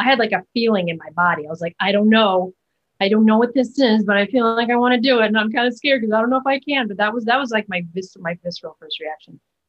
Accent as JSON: {"language": "English", "town": "Chicago", "region": "Illinois", "country": "United States", "tie": "born or raised there", "said": "Because especially where I, growing up in the Chicago theater community"}